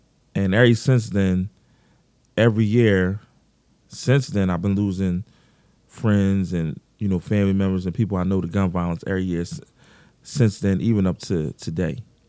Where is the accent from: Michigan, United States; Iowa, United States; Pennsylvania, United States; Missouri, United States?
Pennsylvania, United States; Philadelphia; So, of course … I'm born and raised in South Philadelphia.